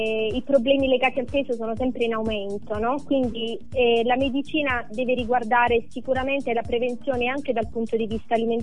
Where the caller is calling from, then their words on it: Apulia, Italy; io sono in provincia di Brindisi. Il mio paese, la mia città si chiama Celiene Stapica.